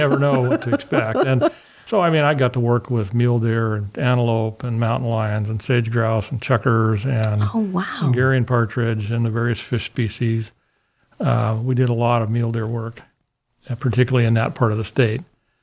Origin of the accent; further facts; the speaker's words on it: Reno, Nevada, United States; moved away as an adult; I was born and raised in Reno, Nevada. And lived there in Nevada most of my life until 2003 when I moved here.